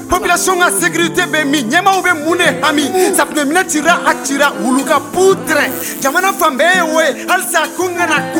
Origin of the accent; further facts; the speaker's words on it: Mali; On est malien pour participer au bon développement de ce pays.